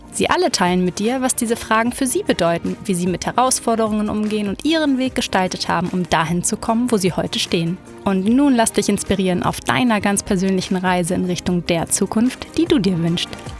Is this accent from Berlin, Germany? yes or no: no; Hamburg, Germany; Janik wohnt in Hamburg, meiner Heimat